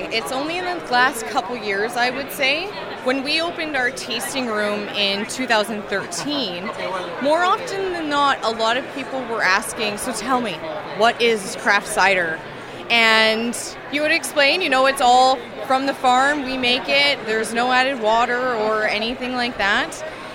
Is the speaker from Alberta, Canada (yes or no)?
no; Oliver, British Columbia, Canada; Yes, I was born and raised in Orchard in Oliver. My family is from Portugal, actually. So I'm a half generation.